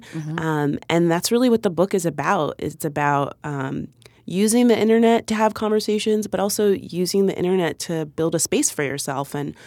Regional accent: Florida, United States; that video was just about my personal experience growing up in South Florida.

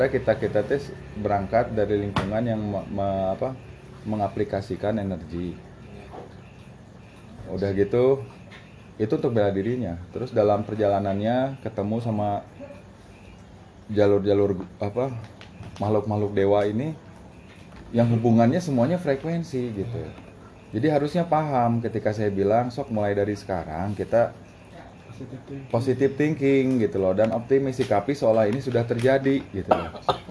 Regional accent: Papua, Indonesia; Saya tuh kan lahir di Papua. Bukan lahir, besar di Papua.

